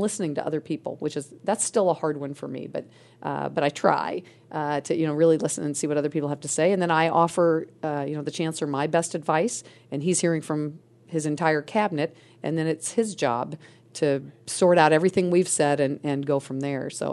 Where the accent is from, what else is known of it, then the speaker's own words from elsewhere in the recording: Illinois, United States; also born or lived in North Carolina, United States / Texas, United States / Mississippi, United States / North Dakota, United States; We moved to Texas, Mississippi, North Dakota, and then Illinois. And then I grew up and I went to high school in Illinois.